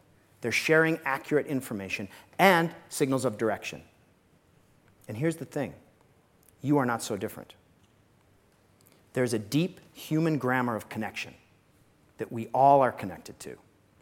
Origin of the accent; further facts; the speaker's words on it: Alaska, United States; The first problem is that I was growing up in Alaska. That's June, if you can see the snow.